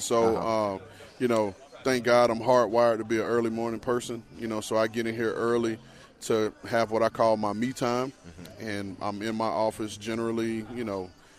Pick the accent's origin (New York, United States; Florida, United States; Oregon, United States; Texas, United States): Florida, United States; We're both from Florida. You know, we went to rival colleges. I went to Florida. He went to Florida State.